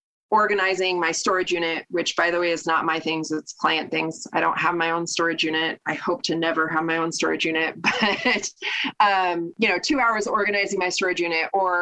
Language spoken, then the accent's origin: English; Oregon, United States; Yeah, so born and raised in Oregon. I'm part of a mixed family.